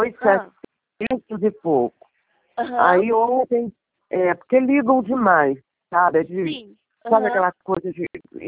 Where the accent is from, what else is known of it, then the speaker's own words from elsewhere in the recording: Rio de Janeiro, Brazil; Eu sou do estado do Rio.